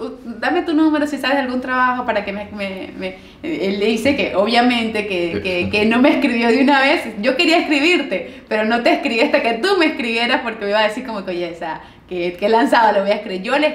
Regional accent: Venezuela; now in Peru; No, porque yo llegué desde Venezuela y fue la primera persona que conocí peruana.

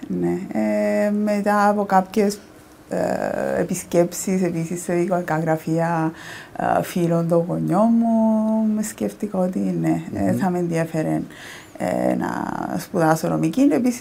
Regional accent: Strovolos, Nicosia District, Cyprus; Γεννήθηκα στη Λευκωσία το 1974. Το αποκαλύπτω, δεν έχω κανένα πρόβλημα.

